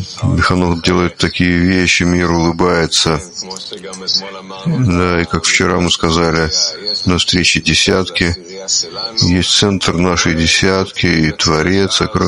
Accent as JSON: {"language": "Russian", "country": "Australia", "said": "Я новый ученик в Кабью. Я из Северной Австралии."}